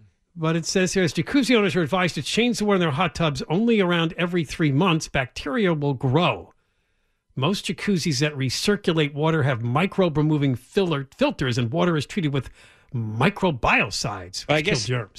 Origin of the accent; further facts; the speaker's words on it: East Coast, United States; This was another California thing, too, because when I was growing up on the East Coast, we didn't really hot tubs or hear about them.